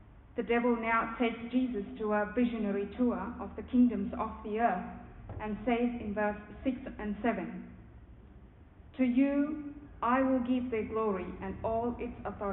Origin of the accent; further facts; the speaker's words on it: South India, India; English is a second language; Back in my home country in southern India, each Ash Wednesday service, every family receives a piggy bank made from clay.